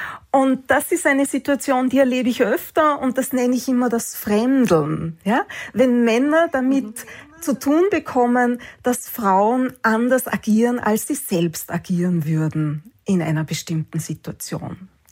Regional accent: Austria; ich bin eine Österreicherin.

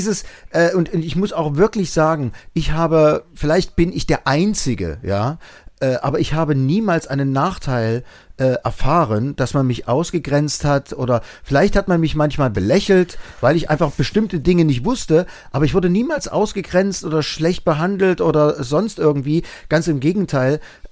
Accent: East Germany, Germany; ich bin aus dem Osten, klar, ja.

